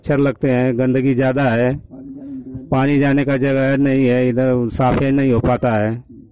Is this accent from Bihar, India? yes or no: no; Baddupur, Uttar Pradesh, India; बद्दूपुर है, हम लो